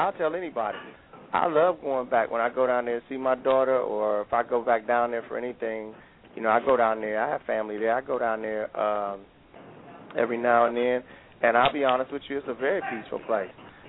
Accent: Detroit, Michigan, United States; moved away; with me pretty much being born and raised in Detroit, I know what it's like.

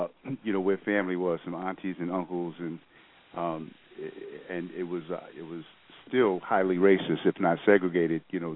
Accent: New York City, New York, United States; And I was from New York City, so we ain't take mess

